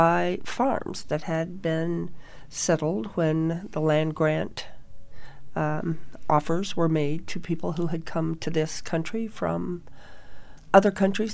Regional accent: Iowa, United States; I came from Iowa.

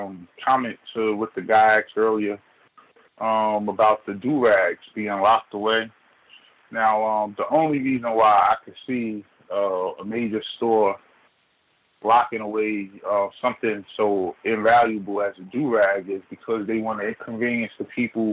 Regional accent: Jersey City, New Jersey, United States; now in New York, United States; I'm from Jersey, Jersey City, and in New York City, up here in Harlem, we go to the store

